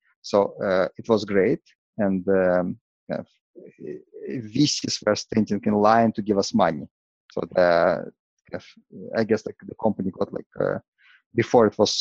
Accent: Israel; So I'm originally from Israel.

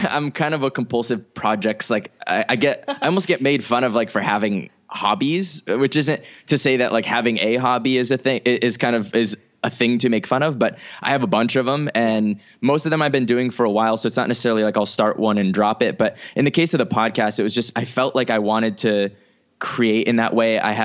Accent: California, United States; I grew up largely in the San Francisco Bay Area and it is high cost of living, but at the same time, I grew up in like the Silicon Valley house.

